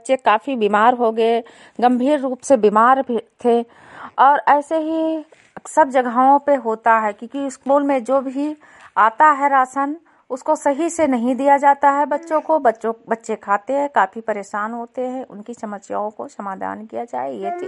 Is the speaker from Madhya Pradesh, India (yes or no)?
no; Lakharampur, Uttar Pradesh, India; मैं विकास खंड विशेषरगंज से बोल रही हूं। मैं ग्राम पंचायत लखारामपुर से हूं, गांव लखारामपुर, जिला बहराइच से।